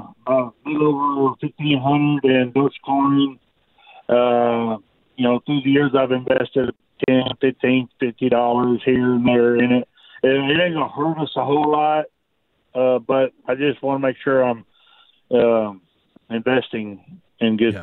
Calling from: Waco, Texas, United States; Yes, it is. I'm from Waco.

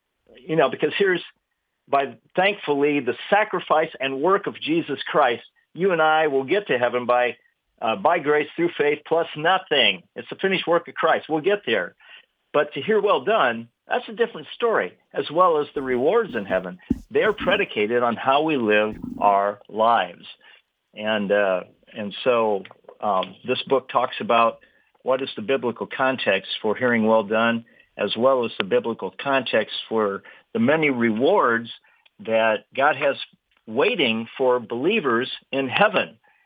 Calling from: Indianapolis, Indiana, United States; Sunny Indianapolis.

